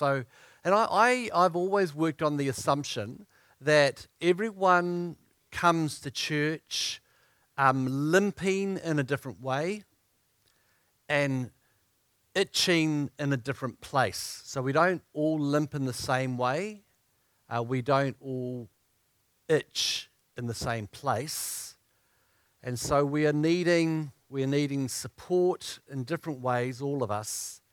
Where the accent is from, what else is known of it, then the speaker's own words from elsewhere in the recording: Palmerston North, Manawatū-Whanganui, New Zealand; It's great to be back in Palmerston North, which is my hometown.